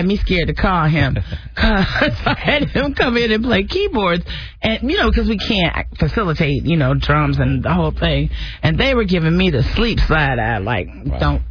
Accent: Detroit, Michigan, United States; also born or lived in Los Angeles, United States / Atlanta, United States / New York, United States; Yeah, I mean, you know, I have lived in, like, all the hubs now. I'm from Detroit. I lived in L.A., Atlanta, New York

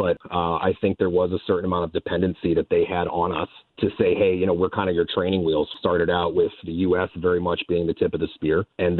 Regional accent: United States; you know, I'm an American. So everything I've been given is because of where I was born.

